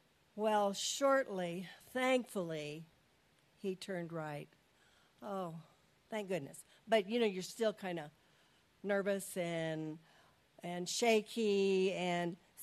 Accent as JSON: {"language": "English", "region": "Colorado", "country": "United States", "tie": "born or raised there", "said": "I grew up in Colorado, and there our church went to a camp up in the mountains in Colorado."}